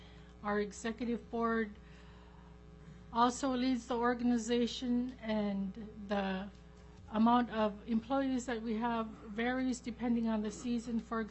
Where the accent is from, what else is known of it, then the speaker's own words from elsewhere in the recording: Emmonak, Alaska, United States; I was born and raised on the YK Delta. I grew up in Emonic.